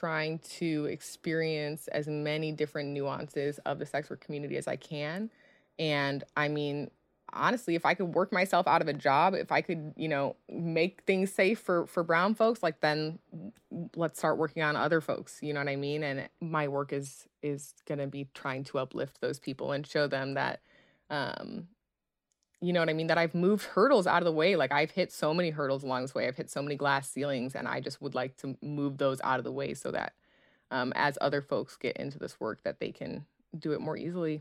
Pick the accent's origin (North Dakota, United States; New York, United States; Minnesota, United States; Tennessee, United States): Minnesota, United States; Minneapolis; I'm from Minneapolis, so I got to represent.